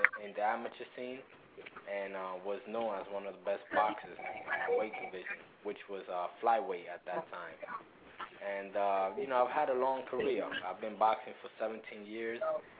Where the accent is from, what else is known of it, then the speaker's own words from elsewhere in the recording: New York City, New York, United States; I came from a rough area in New York City called Alphabet City in the Lower East Side, raised in the projects